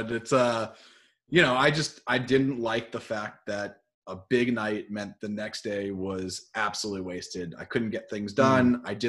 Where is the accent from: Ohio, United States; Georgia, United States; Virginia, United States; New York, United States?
New York, United States; Brooklyn; back at the house that I grew up in Brooklyn.